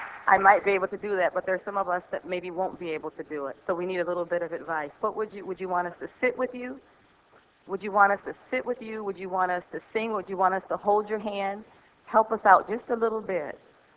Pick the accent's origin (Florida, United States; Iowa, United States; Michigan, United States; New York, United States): Michigan, United States; I'm from Michigan.